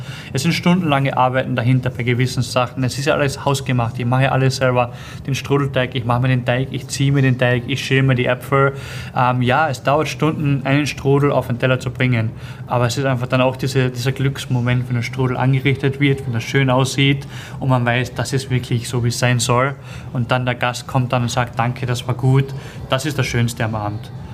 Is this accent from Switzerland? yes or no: no; Carinthia, Austria; bei mir zu Hause, wo ich herkomme, von Kärnten, vom Land.